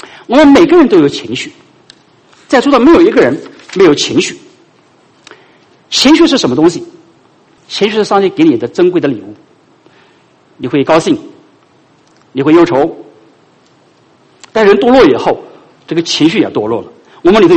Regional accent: China; 我们中国人说管好你的嘴，意思就不要乱吃东西

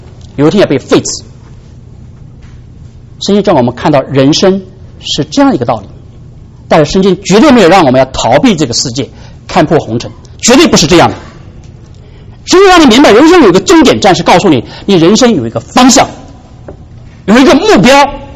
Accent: China; 我们中国人信了耶稣以后，把佛教的东西带进教会

